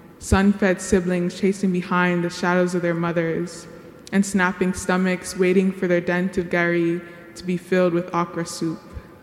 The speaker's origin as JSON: {"language": "English", "town": "Houston", "region": "Texas", "country": "United States", "said": "I'm from Houston, Texas"}